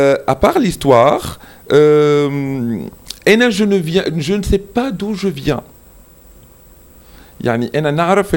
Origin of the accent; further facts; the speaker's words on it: Tunisia; اللي انا عرفت تونس بلادي بلادي تونس الجمهوريه التونسيه